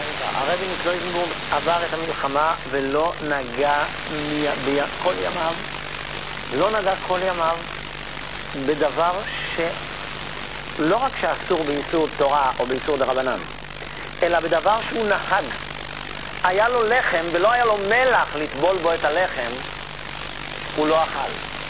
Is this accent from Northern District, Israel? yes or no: no; Netanya, Central District, Israel; גם קרבה משפחתית וגם אנחנו מנתניה